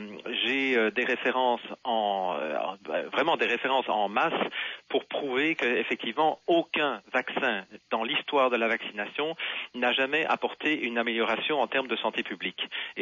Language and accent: French; Belgium; now in Quebec, Canada; je suis un Belge émigré au Québec depuis 6 ans